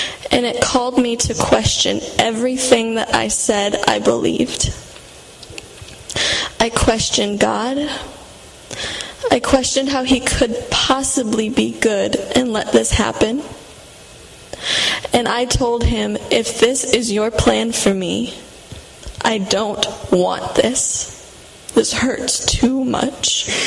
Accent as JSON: {"language": "English", "region": "Wisconsin", "country": "United States", "tie": "born or raised there", "said": "I was born and raised in Wisconsin, and I had the privilege of growing up in a Christian home"}